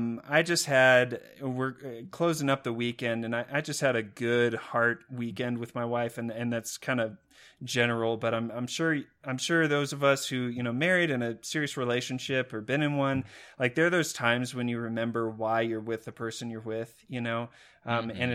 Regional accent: Texas, United States; I'm from Texas originally, and down there is just miserable.

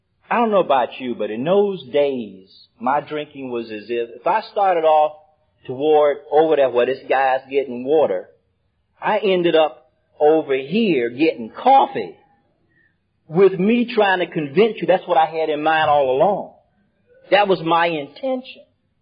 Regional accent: Durham, North Carolina, United States; also born or lived in Baltimore; You see, I remember being a little kid in Durham, North Carolina

